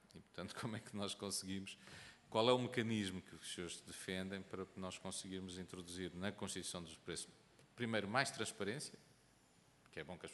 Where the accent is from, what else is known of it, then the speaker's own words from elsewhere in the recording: Centro, Portugal; enquanto beirão não me apetecia nada comer maçã espanhola em vez de comer da minha